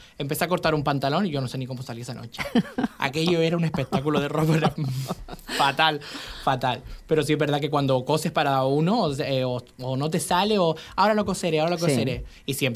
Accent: Fuerteventura, Canary Islands, Spain; moved away as an adult; O sea, yo me fui de Fuerteventura para estudiar fuera animación sociocultural, porque tú, bueno, me conoces de chico y siempre nos hemos movido en el pueblo con el tema de las fiestas y demás.

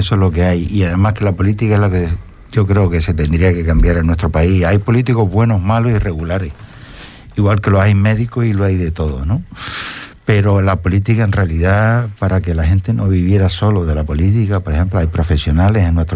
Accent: La Palma, Canary Islands, Spain; que yo soy tan palmero como el que más también, ¿me entiendes? Que somos canarios de las 7 u 8 islas

